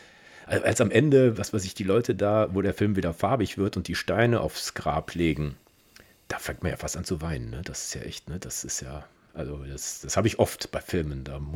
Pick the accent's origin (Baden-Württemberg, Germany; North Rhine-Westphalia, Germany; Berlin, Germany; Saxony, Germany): North Rhine-Westphalia, Germany; Kempen; Ich meine, ich komme ja aus Kempen, ne?